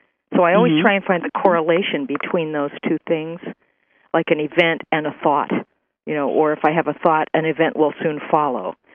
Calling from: Florida, United States; also born or lived in Northern California; I'm in Florida now. I just moved here from Northern California.

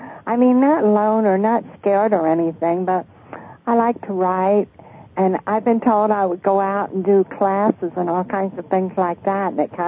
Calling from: Horseshoe, North Carolina, United States; I'm calling from Horseshoe, North Carolina.

